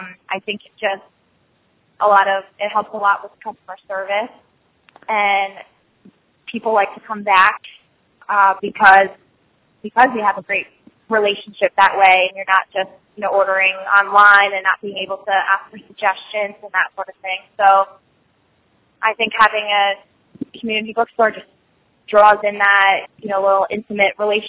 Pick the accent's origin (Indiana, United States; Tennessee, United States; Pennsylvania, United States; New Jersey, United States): New Jersey, United States; Sparta; Okay, I am from Sparta, New Jersey, and I'm 24 years old.